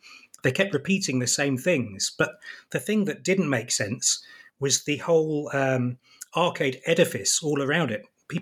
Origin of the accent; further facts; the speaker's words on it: United Kingdom; So I grew up in the British seaside. I hung around in the arcades all day long, most evenings as well.